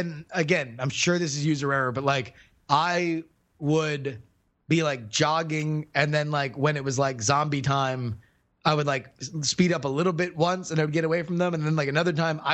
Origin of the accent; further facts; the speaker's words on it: Florida, United States; as a youth growing up in Florida and going to many, many, many theme parks, there's a soft spot in my heart